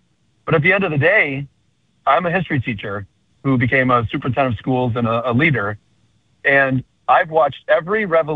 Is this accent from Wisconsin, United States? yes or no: yes; Port Washington, Wisconsin, United States; You know, I was raised in Port Washington. I've lived there my whole life.